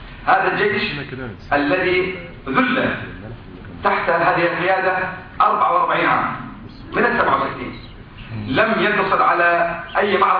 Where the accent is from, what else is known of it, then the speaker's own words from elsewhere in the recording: Quneitra Governorate, Syria; والجولان وأنا ابن الجولان محتل